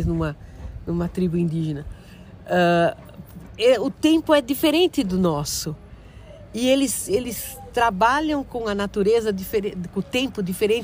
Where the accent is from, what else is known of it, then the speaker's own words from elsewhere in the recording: Brazil; E eu acho que a Amazônia, não é porque eu sou brasileira, sim, eu estou estudando o âmbito geral.